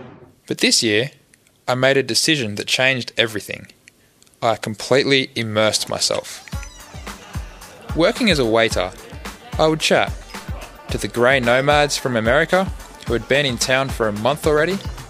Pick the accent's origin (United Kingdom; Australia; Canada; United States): Australia; Tamworth, New South Wales; Unfortunately, people usually only know two things about my hometown. Firstly, it is home to the big golden guitar.